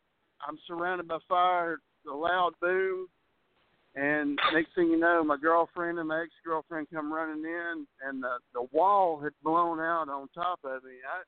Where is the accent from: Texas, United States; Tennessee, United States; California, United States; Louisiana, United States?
Tennessee, United States; All right, so in my hometown, on a serious note, that song was about all the, if you go through the country towns in Tennessee, I can speak to Tennessee at least. You're going through there growing up, man